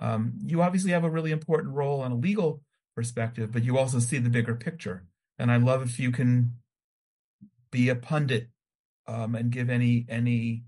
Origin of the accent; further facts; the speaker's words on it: New Jersey, United States; I was from New Jersey.